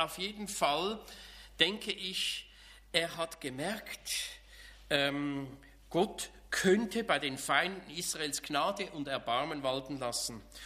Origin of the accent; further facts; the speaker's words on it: Switzerland; ich bin ja Schweizer